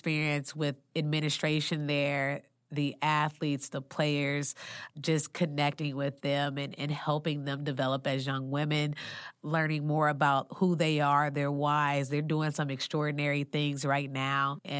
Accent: Springfield, Illinois, United States; I'm a kid from Springfield, Illinois.

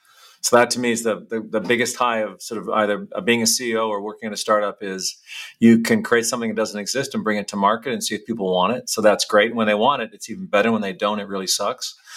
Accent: Canada; Well, first of all, you got to know that I'm Canadian, so that means I'm nice, and we're not as good marketers as Americans.

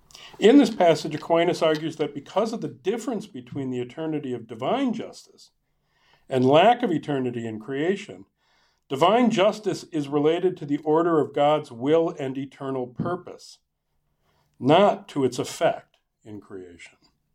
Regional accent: Green Bay, Wisconsin, United States; I grew up in Green Bay, so.

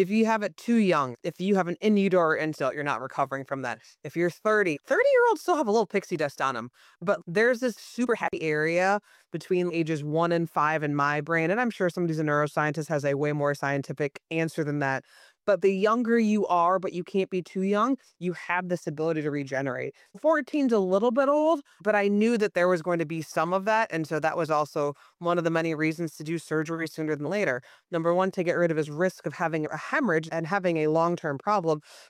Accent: Ohio, United States; I grew up in a small town in Northwest Ohio. There was literally an OBGYN and a family doc in my hometown.

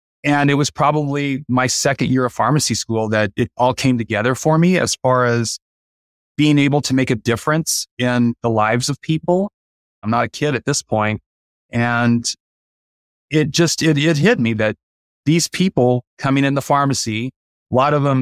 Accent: Midwest, United States; I grew up in the Midwest. I'm right on the Kansas-Oklahoma border.

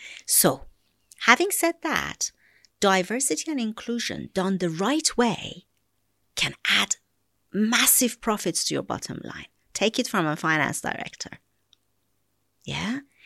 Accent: Iran; I came from Iran.

